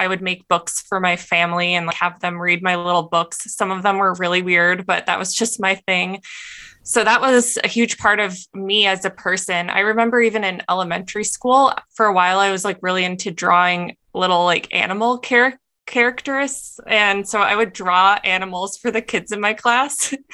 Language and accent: English; Minnesota, United States; moved away as an adult; And like I said, I grew up in Minnesota. When I graduated, I didn't know that I was going to move to California.